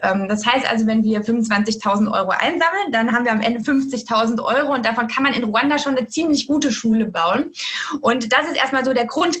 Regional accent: Offenbach, Hesse, Germany; Ich komme aus Offenbach, das ist mein Heimatkreis

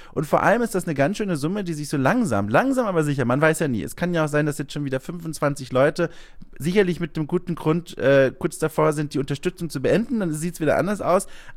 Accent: Bavaria, Germany; Ich muss darauf achten, das B angemessen hart auszusprechen. Als Franke hat man damit immer ein bisschen Probleme.

